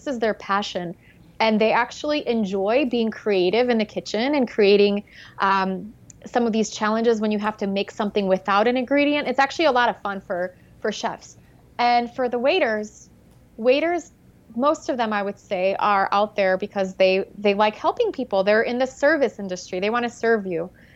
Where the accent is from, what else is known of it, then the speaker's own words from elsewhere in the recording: Midwest, United States; and I grew up in the Midwest, but even if you're somewhere out in the Midwest that has never heard of gluten